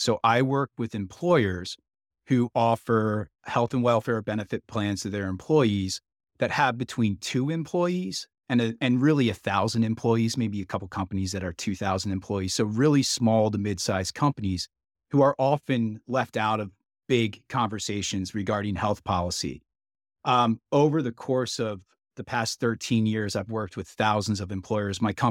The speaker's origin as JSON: {"language": "English", "region": "Pennsylvania", "country": "United States", "said": "I should say I'm from Pennsylvania. I live in outside Philadelphia."}